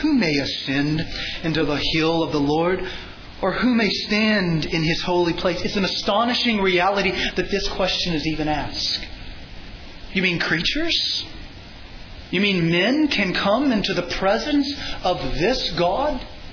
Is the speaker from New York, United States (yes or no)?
no; Texas, United States; accent: Texas; I know I can't pronounce it correctly. That's my Texas accent.